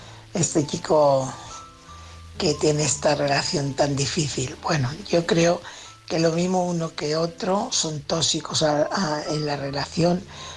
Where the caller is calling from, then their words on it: Fuenlabrada, Community of Madrid, Spain; corresponsal de Fuenlabrada.